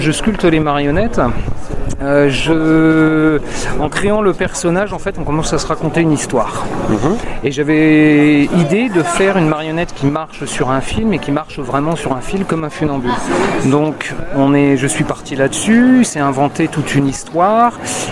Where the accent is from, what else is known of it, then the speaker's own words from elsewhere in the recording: Nantes, Pays de la Loire, France; De France, de l'autre côté, moi je suis à l'ouest.